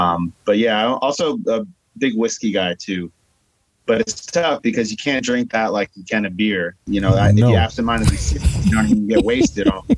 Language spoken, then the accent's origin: English; Long Island, New York, United States; And I'm from Long Island, New York.